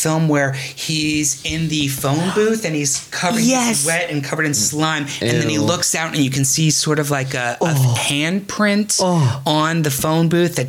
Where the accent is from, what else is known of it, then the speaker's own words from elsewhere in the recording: Hayward, California, United States; Hayward, California.